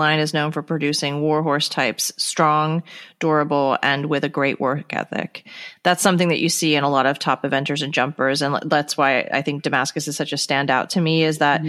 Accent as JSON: {"language": "English", "country": "Ireland", "said": "Obviously, I like seeing Irish blood because I am Irish"}